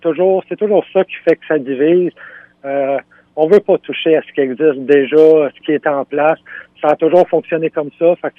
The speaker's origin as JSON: {"language": "French", "town": "Montreal", "region": "Quebec", "country": "Canada", "said": "moi je viens de Montréal, ça fait 5 ans que je suis dans la région, puis je suis à Saint-Paul."}